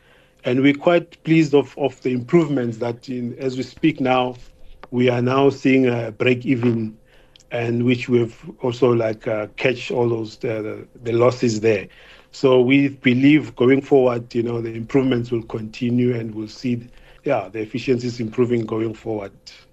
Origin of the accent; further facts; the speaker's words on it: South Africa; We are proudly South African.